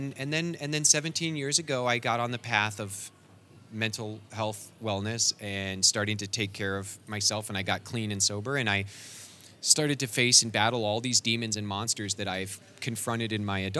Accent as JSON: {"language": "English", "town": "Kansas City", "region": "Missouri", "country": "United States", "tie": "born or raised there", "said": "I'm going to actually get to go back to my hometown and get to buy my comic off the shelf of my hometown shop"}